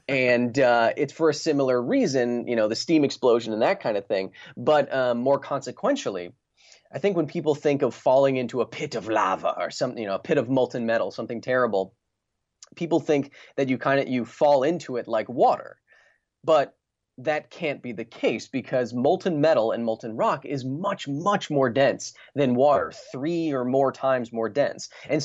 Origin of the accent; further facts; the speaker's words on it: Wisconsin, United States; now in Los Angeles, United States; You know, I grew up in Wisconsin watching, you know, shows like Mythbusters